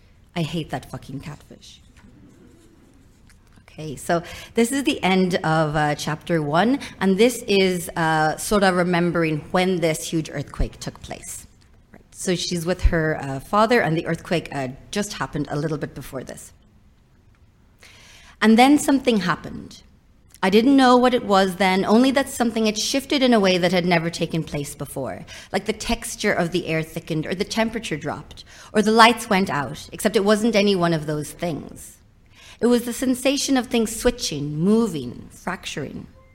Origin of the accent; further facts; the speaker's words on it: Cork, Munster, Ireland; also born or lived in Vancouver, Canada; I was born in Vancouver, and I and my family moved to Ireland when I was around 5 years old. So I lived in a few different places in Ireland. I lived in Cork for a couple of years, where I did get a strong accent